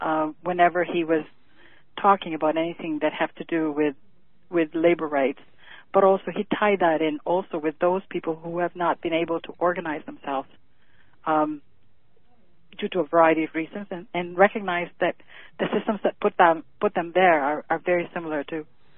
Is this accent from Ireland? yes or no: no; Philippines; And as a Filipino immigrant, having met Peter and knowing that, my goodness, the value of what he could provide the Filipino community here is just incredible.